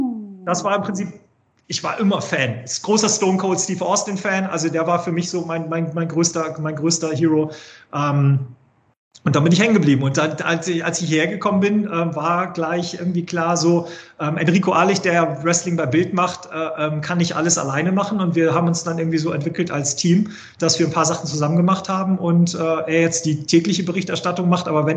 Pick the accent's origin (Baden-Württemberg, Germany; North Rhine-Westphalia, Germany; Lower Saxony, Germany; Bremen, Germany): Bremen, Germany; Ich bin ja in Bremen aufgewachsen